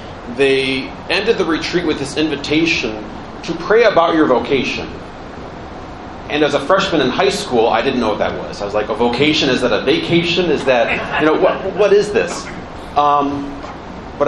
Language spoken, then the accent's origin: English; Cuyahoga Falls, Ohio, United States; I grew up over in Cuyahoga Falls. I'm one of six boys, so I have five brothers.